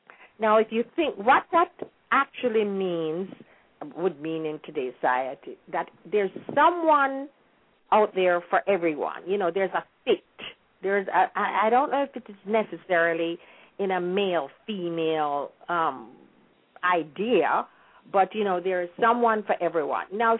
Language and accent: English; Jamaica; there was not a lot of information online about my period of growing up in Jamaica.